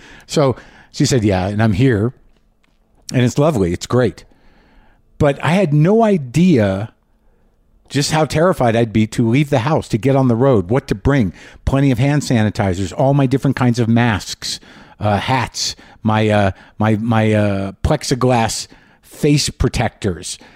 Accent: New Mexico, United States; I grew up in New Mexico. I was looking forward to coming home and maybe, you know, regrouping a bit.

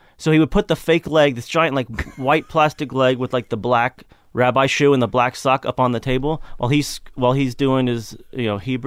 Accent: Kentucky, United States; Yeah, I grew up in Kentucky. My family's mostly from Tennessee. Jews from Tennessee and Kentucky.

